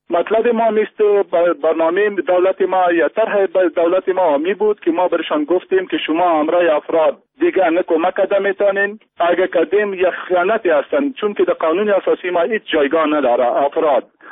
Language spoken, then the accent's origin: Persian; Afghanistan; ما مردم افغان هستیم